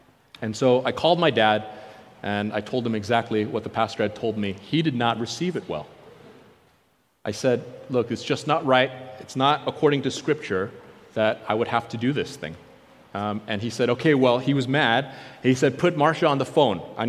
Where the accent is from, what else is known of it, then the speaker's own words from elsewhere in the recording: South Korea; I'm Korean, I was born in Korea.